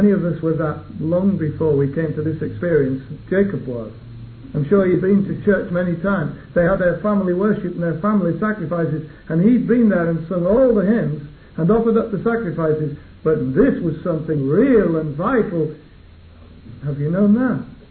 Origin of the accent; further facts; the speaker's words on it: Yorkshire and the Humber, United Kingdom; I'm a Yorkshireman, or at least the sort of the one. It's complicated, but I was brought up anyway in Yorkshire